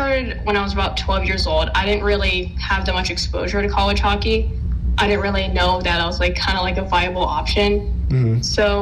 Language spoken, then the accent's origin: English; California, United States; Yeah, so I'm from California, which is about 45 minutes away from San Francisco.